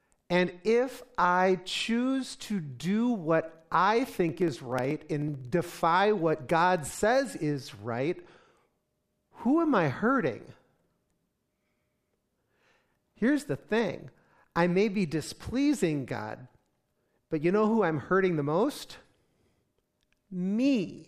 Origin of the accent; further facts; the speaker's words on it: North Dakota, United States; you guys know I'm from North Dakota, right? And North Dakota is known for a lot of things, but it's not known for crowds.